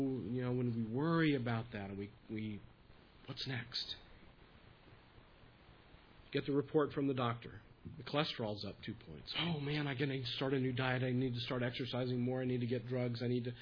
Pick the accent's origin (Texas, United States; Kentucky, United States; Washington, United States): Texas, United States; You know, growing up in Texas, I knew that the best place for the couch and the refrigerator was on the front porch.